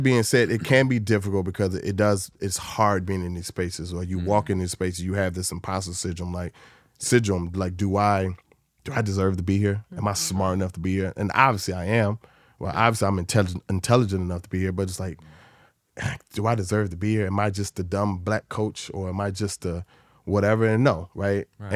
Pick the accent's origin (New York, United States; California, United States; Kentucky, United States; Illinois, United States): Illinois, United States; Waukegan; I grew up in Waukegan, Illinois, which is predominantly black and brown.